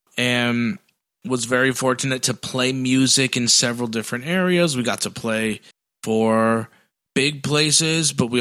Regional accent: Paterson, New Jersey, United States; born or raised there

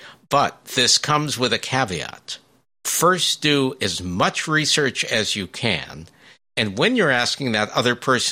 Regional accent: North Hollywood, California, United States; I grew up in a suburb of Los Angeles, North Hollywood, to be specific.

